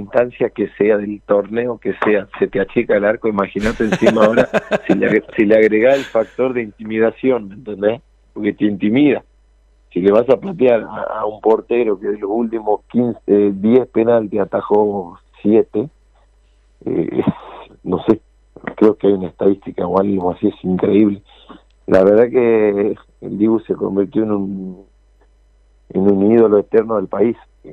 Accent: Argentina; como argentinos estamos orgullosos de los dos y nos disfrutamos a los dos

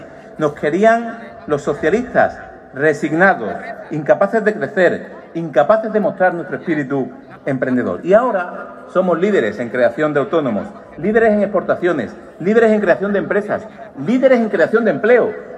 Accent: Málaga, Andalusia, Spain; Permitidme que hable de mi tierra. Estamos en Málaga, provincia que el alcalde lo sabe muy bien, emprendedora, provincia referente en turismo, en cultura, en nuevas tecnologías.

